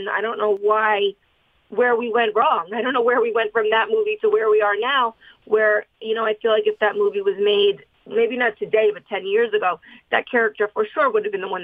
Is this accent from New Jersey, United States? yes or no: yes; New Jersey, United States; because like me, I'm from Jersey. I'm sort of, I can be a bitch, but I'm also, you know, a Sicilian, very maternal, loving, nice woman.